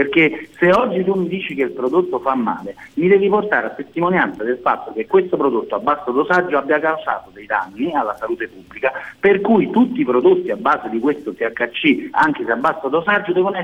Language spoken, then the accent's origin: Italian; Naples, Campania, Italy; Ora, da napoletano, passami un farmaco, perché è un racconto.